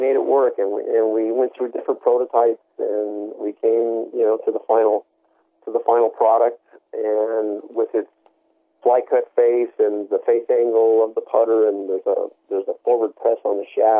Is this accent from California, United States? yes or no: yes; Los Angeles, California, United States; I grew up in Los Angeles, and my father was heavily involved